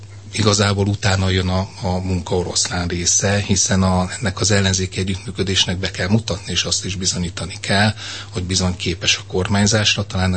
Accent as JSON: {"language": "Hungarian", "town": "Pécs", "region": "Baranya", "country": "Hungary", "said": "nagyon szeretem azt, hogy pécsi vagyok"}